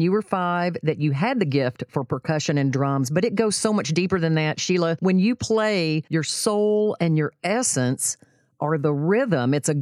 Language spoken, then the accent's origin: English; Texas, United States; accent: Texas; I will butcher it with my Texas accent.